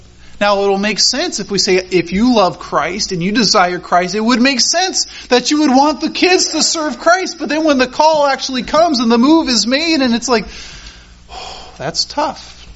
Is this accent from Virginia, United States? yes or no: no; Colorado, United States; I love campfires. I grew up in Colorado. I went camping often.